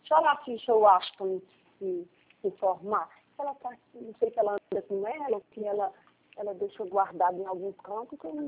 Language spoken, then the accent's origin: Portuguese; Northeast Region, Brazil; Porque eu sou nordestina